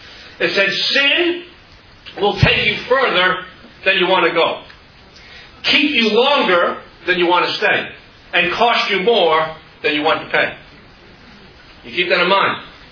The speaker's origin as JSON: {"language": "English", "town": "Queens", "region": "New York", "country": "United States", "tie": "born or raised there", "said": "I wish I could tell you about the things I've seen and heard when I was growing up in Queens."}